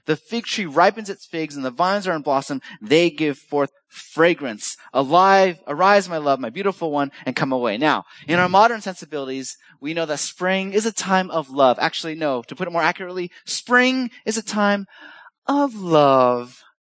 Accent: Los Angeles, California, United States; compared to where I grew up in California

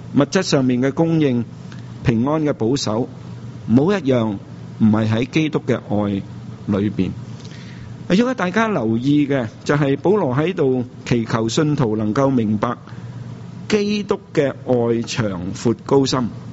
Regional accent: Guangdong, China; 我们广东人叫做揽住死

